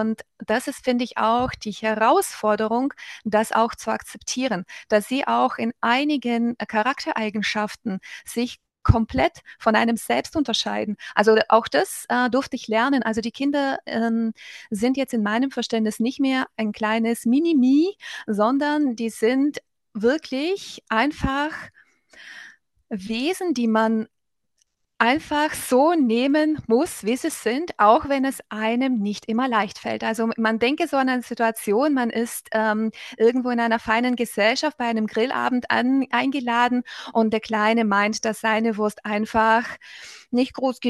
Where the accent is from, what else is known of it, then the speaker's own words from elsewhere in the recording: Southern Germany, Germany; ich komme, wie gesagt, aus Süddeutschland.